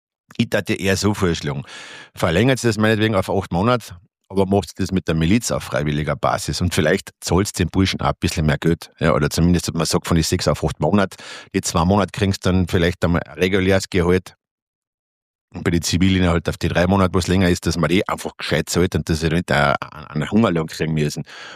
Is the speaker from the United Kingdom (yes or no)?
no; Austria; Gott, bei uns in Österreich verhältnismäßig ist es noch einmal okay.